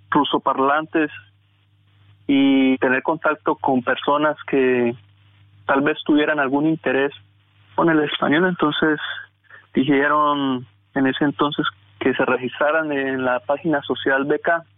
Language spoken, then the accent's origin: Spanish; Cúcuta, Norte de Santander, Colombia; born there; allá en Colombia, en la ciudad de Cúcuta, donde yo nací